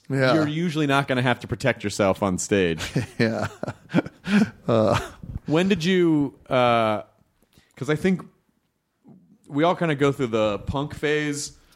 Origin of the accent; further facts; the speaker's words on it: Memphis, Tennessee, United States; And there were a lot of Jewish folks when I was growing up in Memphis.